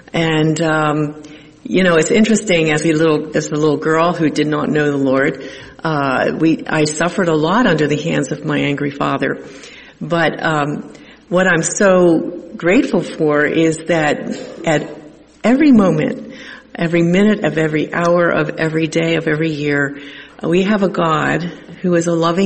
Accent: Wilmington, Delaware, United States; I was born in in Wilmington, Delaware, to a family that lived in a little row home in Wilmington. We were part of a Catholic parish.

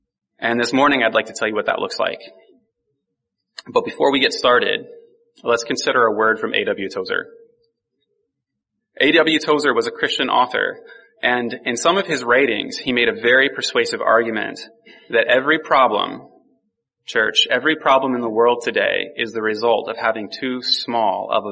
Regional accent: Morgantown, United States; You see, I grew up in this region. I grew up over in Morgantown.

